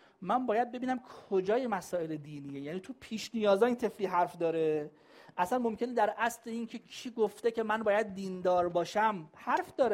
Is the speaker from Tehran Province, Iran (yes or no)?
yes; Tehran, Tehran Province, Iran; یکیشون تو شهر خودم تهران بغل خونم اینا.